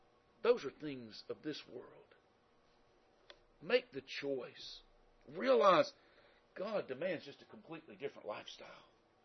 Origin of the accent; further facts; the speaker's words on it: the South, United States; accent: southern; The reason I have a southern accent is I was born in the South. I lived in the South, except for 4 years of my life where I was kind of caught in the mountains. You know, I've lived in the South all my life.